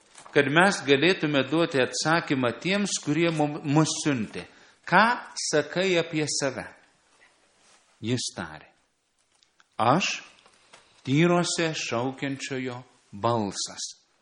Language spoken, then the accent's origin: Lithuanian; Panevėžys, Panevėžys County, Lithuania; Aš augau Panevėžyje, tai laikraštis, kurį skaitydavom, buvo Panevėžio balsas pasirodo.